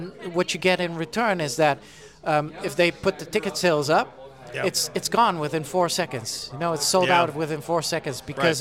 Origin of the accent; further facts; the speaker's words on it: Netherlands; well, growing up in the Netherlands, we were really early adopters.